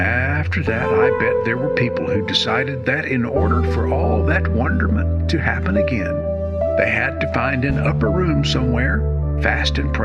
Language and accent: English; Southeast, United States; I grew up in the Southeast Bible Belt